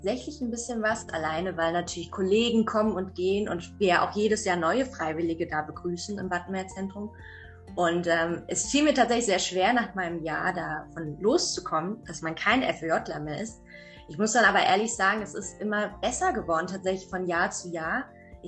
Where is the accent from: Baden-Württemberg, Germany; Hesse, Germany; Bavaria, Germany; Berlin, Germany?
Berlin, Germany; ich komme ursprünglich eigentlich aus Berlin, also ich bin ein typisches Großstadtkind